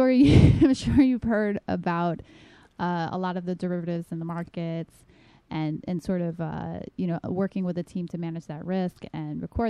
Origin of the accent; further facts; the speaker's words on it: New York, United States; Personally, I'm from New York. I basically went to school in the Bronx initially over at Bronx Science.